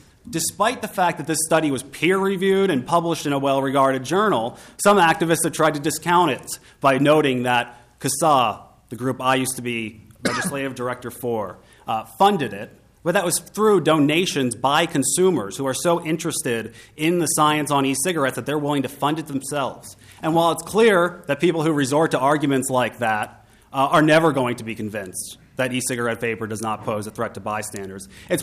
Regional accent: New Jersey, United States; I am from New Jersey, and I can confidently tell you, you will never enforce this law

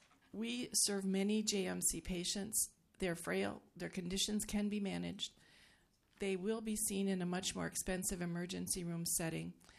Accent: Minnesota, United States; they serve across Minnesota in towns and cities such as Grand Rapids, Little Falls, my hometown, New Ulm, Winona, Woodbury, and West St. Paul.

